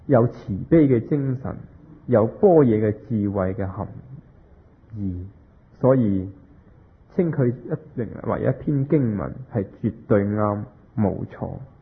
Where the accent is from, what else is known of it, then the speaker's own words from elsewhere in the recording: Hong Kong; 1984年，中国要收翻香港，我哋香港人，我谂八九成都希望啲英国佬唔好走。